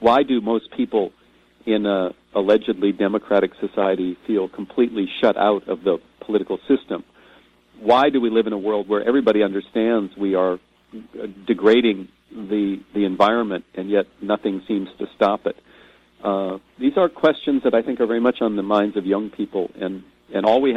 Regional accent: United States; I'll use my home country, which I think is appropriate

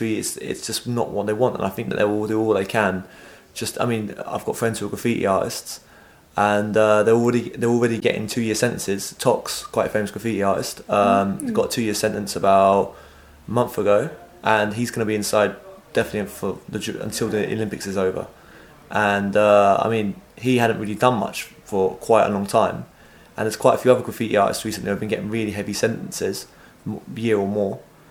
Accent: England, United Kingdom; You know, we're dysfunctional, we're English, do you know what I mean?

